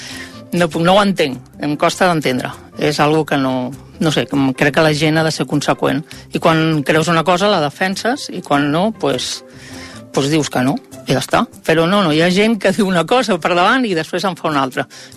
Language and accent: Catalan; Barcelona, Catalonia, Spain; tinc 55 anys, sóc de Barcelona, del barri de Sant Antoni